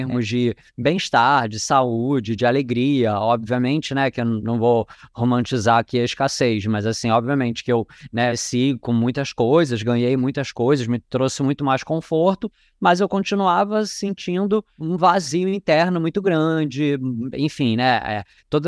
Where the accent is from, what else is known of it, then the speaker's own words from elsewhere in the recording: Rio de Janeiro, Brazil; eu nasci no Rio de Janeiro, na Zona Norte, né, numa área extremamente urbana, sei lá, 1h30, 2 horas de um ônibus da praia.